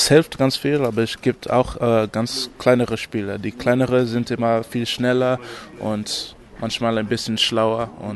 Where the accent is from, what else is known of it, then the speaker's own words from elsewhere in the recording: New York, United States; German is a second language; Ich bin ein neuer Spieler hier beim MBC. Ich komme aus New York.